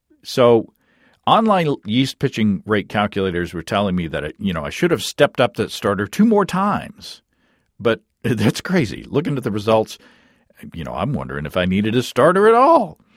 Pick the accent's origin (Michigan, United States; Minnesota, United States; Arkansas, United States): Arkansas, United States; Hot Springs; I'm planning to run the episode that I recorded in Hot Springs, Arkansas last week, my hometown.